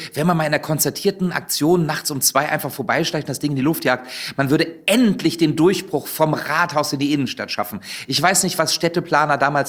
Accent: Wolfsburg, Lower Saxony, Germany; Ich komme ja ursprünglich aus Wolfsburg. Das ist der Grund, warum ich Wolfsburg-Fan bin.

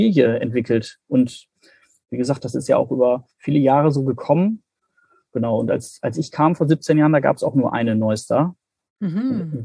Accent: Bremen, Germany; Sonst bin ich ja als Bremer durchaus das Hamburger Wetter gewohnt.

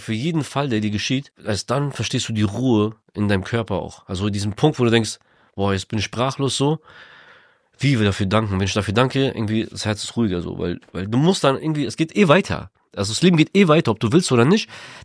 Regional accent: Ukraine; now in Germany; nee, ich bin Ukrainer, ich möchte meinen ukrainischen Pass behalten.

